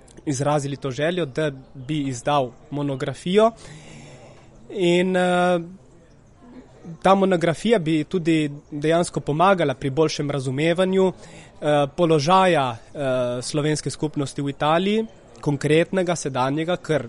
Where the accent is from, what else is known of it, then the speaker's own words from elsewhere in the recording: Sežana, Coastal–Karst, Slovenia; glede na to, da sem jaz doma iz Sežan in mi je bila ta tematika blizu